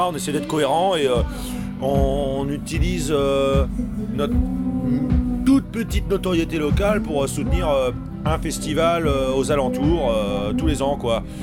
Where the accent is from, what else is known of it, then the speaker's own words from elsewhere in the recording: Vitré, Brittany, France; quand je dis à un mec du 29 que je suis breton, alors que je suis côté de Vitré